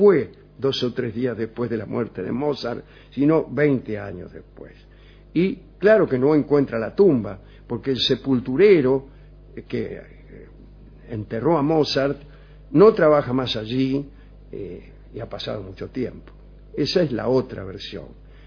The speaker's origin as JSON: {"language": "Spanish", "town": "Bragado", "region": "Buenos Aires Province", "country": "Argentina", "said": "soy de Bragado."}